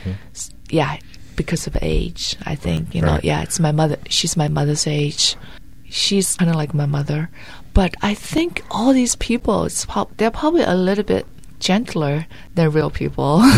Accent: Yangzhou, Jiangsu, China; English is a second language; That book was set in Nanjing, but I grew up in Yangzhou. That's a city 4 hours away by bus.

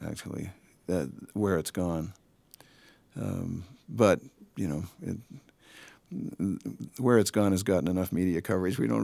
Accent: Canada; now in United States; As a Canadian who lives in this country and I'm here on a green card, I can't vote.

